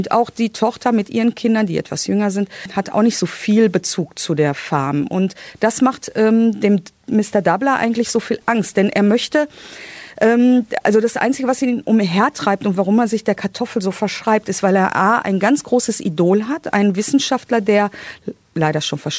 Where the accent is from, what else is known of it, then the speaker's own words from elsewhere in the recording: North Rhine-Westphalia, Germany; wir als Ruhrpottler mit unseren Kleingärten